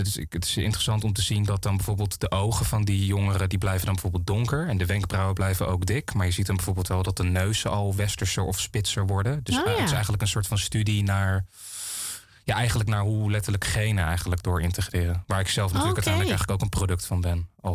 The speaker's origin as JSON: {"language": "Dutch", "town": "Krimpen aan den IJssel", "region": "South Holland", "country": "Netherlands", "tie": "born or raised there", "said": "Ik ben ook in Krimpen aan de IJssel opgevoed."}